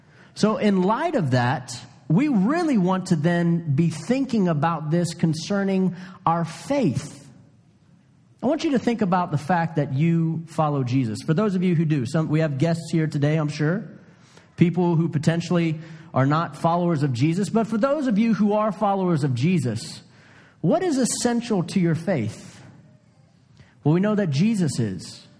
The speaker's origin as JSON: {"language": "English", "town": "New Orleans", "region": "Louisiana", "country": "United States", "tie": "born or raised there", "also_born_or_lived": "South Carolina", "said": "I grew up in the South, being from New Orleans, Louisiana, and also from South Carolina."}